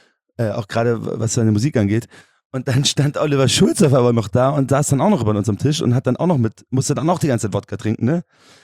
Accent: Munich, Bavaria, Germany; In München, ja. München-Sending.

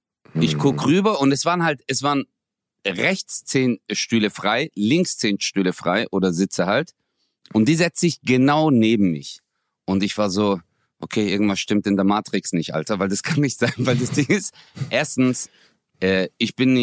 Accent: Stuttgart, Baden-Württemberg, Germany; ich bin aus Stuttgart. Die so, ja, und deine Eltern und so? Ich so, aus der Türkei.

